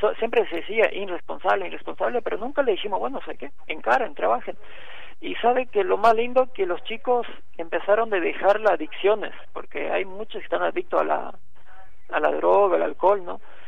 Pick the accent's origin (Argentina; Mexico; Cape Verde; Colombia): Argentina; Colonia Wanda, Misiones; also born or lived in Comandante Andresito; Malcriado acá en Colonia Wanda.